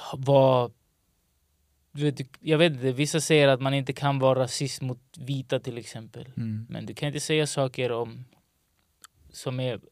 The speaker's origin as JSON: {"language": "Swedish", "town": "Rinkeby", "region": "Stockholm County", "country": "Sweden", "said": "jag minns när jag var liten exempelvis, jag kommer från Rinkeby"}